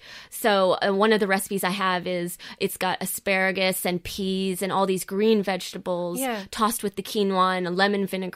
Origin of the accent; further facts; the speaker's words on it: the South, United States; I'm an American from the South. We pronounce every syllable of the words, you know.